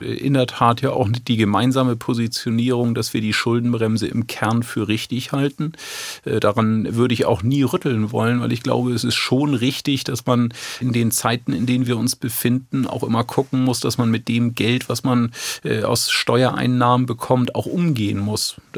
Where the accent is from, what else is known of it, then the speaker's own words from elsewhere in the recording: Schleswig-Holstein, Germany; Wat mut dat mut, sagt man bei uns in Schleswig-Holstein.